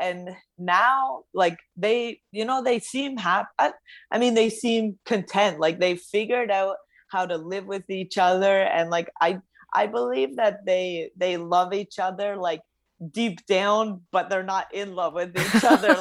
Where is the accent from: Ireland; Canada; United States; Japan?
Canada; born there; Yeah, so I was born in Canada. Both my parents are Lithuanian. They actually met at a Lithuanian church when they were younger.